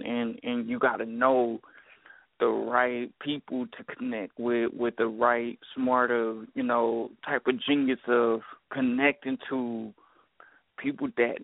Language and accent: English; Dayton, Ohio, United States; I'm from Dayton, Ohio, and I'm on a underground level of a scene where, you know, I've been doing this since I was 14 years old, and I'm 23 years old now